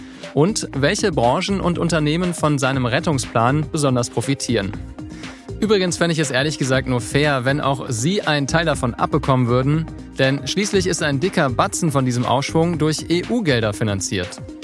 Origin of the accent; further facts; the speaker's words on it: Düsseldorf, North Rhine-Westphalia, Germany; Und in meiner Heimatstadt Düsseldorf, da liegt plötzlich die 7-Tage-Inzidenz